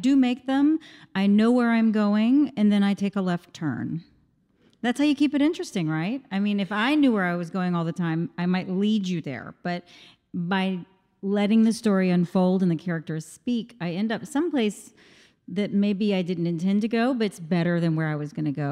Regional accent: Jackson, Mississippi, United States; Yes, I am. I grew up in Jackson.

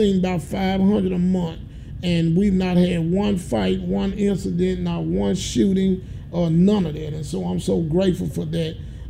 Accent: Tennessee, United States; I grew up in Clementine, the project. You know, a lot of folk drive down Austin Peay and see that big campus. But I came from a poor family for real.

